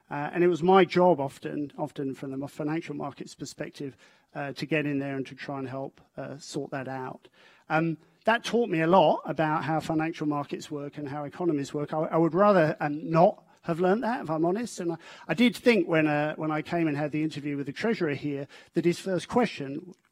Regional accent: United Kingdom; now in Australia; you are struck as a Brit at the average standard of living.

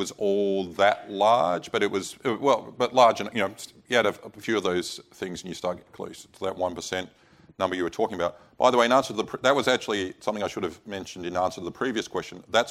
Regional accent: Adelaide, South Australia, Australia; Yeah, So I'm from Adelaide

